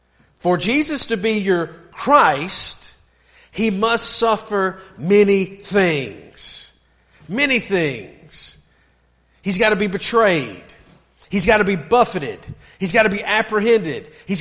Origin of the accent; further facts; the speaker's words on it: the South, United States; I remember growing up in the South, and I remember like the Baptist churches would go around on Sunday afternoon